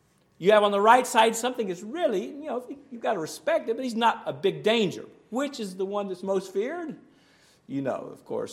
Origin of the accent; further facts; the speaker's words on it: Alabama, United States; I didn't learn how to hug growing up in North Alabama.